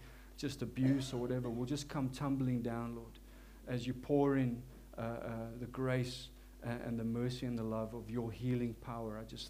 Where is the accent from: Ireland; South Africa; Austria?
South Africa; accent: South African; As you can hear, forgive my South African accent.